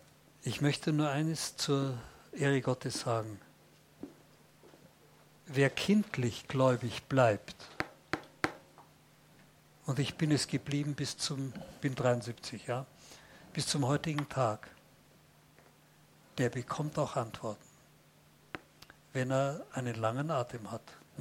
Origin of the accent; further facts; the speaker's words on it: Vienna, Austria; ich bin ja Wiener, ich bin ja stolz, Wiener zu sein